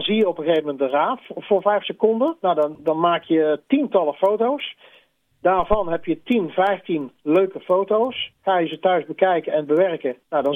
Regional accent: North Brabant, Netherlands; Dus ik was als kind in Brabant op zoek naar een vogel die daar toen op dat moment nog amper voorkwam.

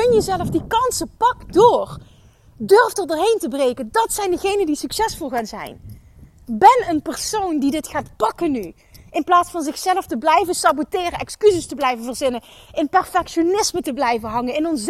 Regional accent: Limburg, Netherlands; accent: Limburg; Ik met mijn Limburgse accent.

